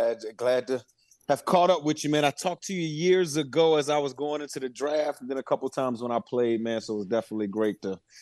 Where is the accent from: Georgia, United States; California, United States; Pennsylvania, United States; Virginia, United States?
Virginia, United States; Richmond; I'm from Richmond, Virginia. We have a specialty center at the high school that I went to, Verona High School.